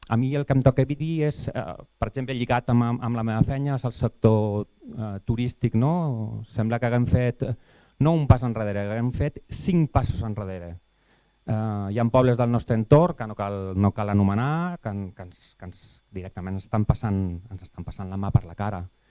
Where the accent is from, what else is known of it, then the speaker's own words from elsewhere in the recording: L'Espluga de Francolí, Catalonia, Spain; jo soc de l'Espluga